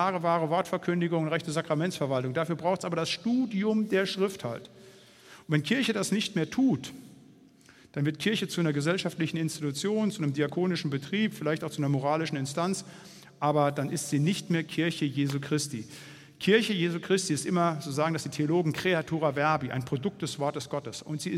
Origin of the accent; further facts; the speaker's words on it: Bremen, Germany; Noch banaler, ich komme ja aus Bremen